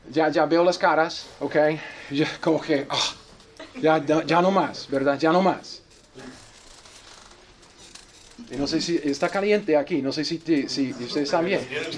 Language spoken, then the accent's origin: Spanish; United States; Spanish is a second language; Yo como gringo, ni papa, man.